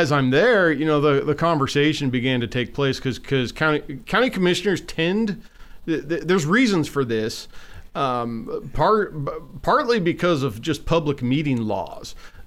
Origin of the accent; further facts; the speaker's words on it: Oregon, United States; I grew up in Southern Oregon. I worked in a plywood mill to help pay my way through college, and that college was Willamette.